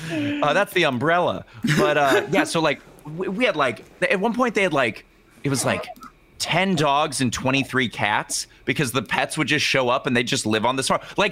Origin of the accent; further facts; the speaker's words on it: St. Clair, Missouri, United States; Which is weird because I'm from Missouri. And not only that, but I was raised in a place called St. Clair, Missouri for like the first 5 years of my life